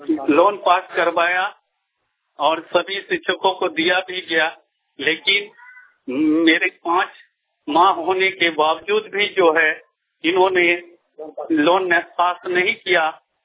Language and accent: Hindi; Sikandra, Bihar, India; ग्राम post Sikandra थाना सिकंदरा जिला जमुई का निवासी हूं।